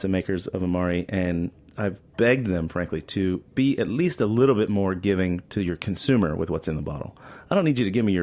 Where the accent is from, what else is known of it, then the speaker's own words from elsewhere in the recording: Florida, United States; I grew up in Florida.